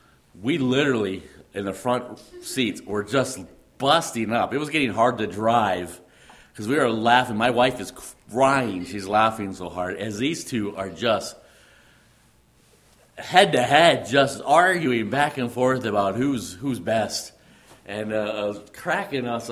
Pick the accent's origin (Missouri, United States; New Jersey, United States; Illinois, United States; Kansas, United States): Illinois, United States; Chicago; when I grew up in the Chicago area, there's a mentality in the Chicago area that is very different than it is here.